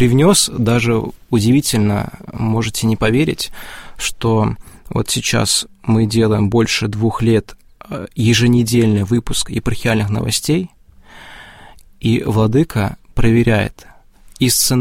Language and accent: Russian; Gus-Khrustalny, Vladimir Oblast, Russia; нельзя сказать, что я там Суздалец даже. Я вообще родом из Гуся-Хрустального.